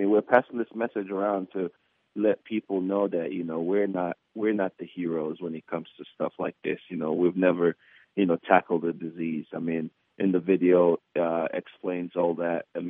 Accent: Kenema, Eastern Province, Sierra Leone; born there; And I was born in Kenema, Sierra Leone.

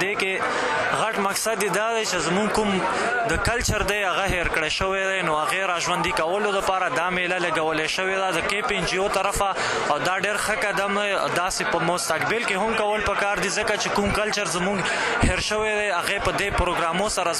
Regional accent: Landi Kotal, Khyber Pakhtunkhwa, Pakistan; زه د لنډی کوتل سره تعلق لرم، دلته د پیښور پوهنتون کې سبق وایم.

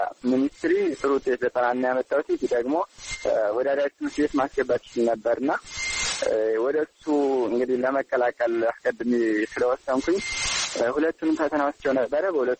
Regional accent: Amhara, Ethiopia; born there; ምዕራብ ጎጃም ዞን ሰከላ ወረዳ ነው የተወለድኩት። ገጠራማ ክፍል ነው።

